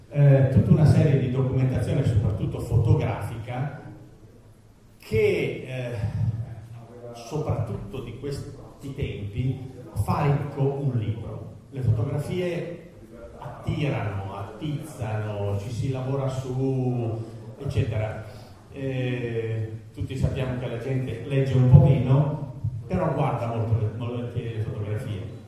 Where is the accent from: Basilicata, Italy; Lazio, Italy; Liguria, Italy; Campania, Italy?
Liguria, Italy; Porto Venere; io vengo da Porto Venere, è un posto molto bello, siete tutti invitati